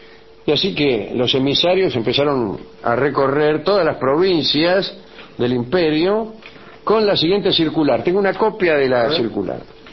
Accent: Russia; Pero digo, yo soy ruso, a mí cuando veo una puerta la abro.

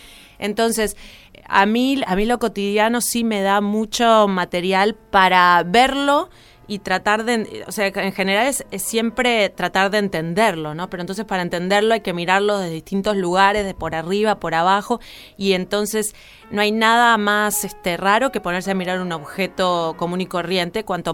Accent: Uruguay; estas rarezas me son permitidas porque yo soy uruguaya

